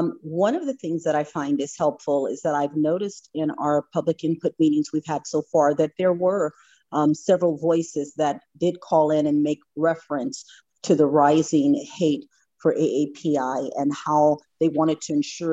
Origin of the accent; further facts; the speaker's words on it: United States; And for me as a commissioner, particularly being Black American female